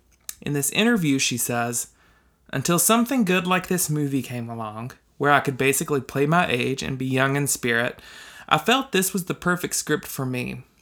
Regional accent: Tennessee, United States; Because I grew up in East Tennessee, and my whole life I adored this woman

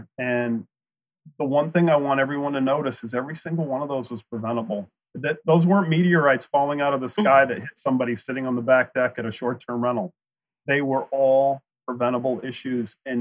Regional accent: Maine, United States; actually up here in my home state of Maine

